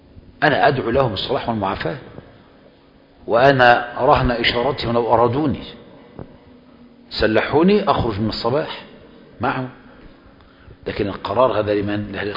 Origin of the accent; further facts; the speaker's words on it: Egypt; فاحنا مصريين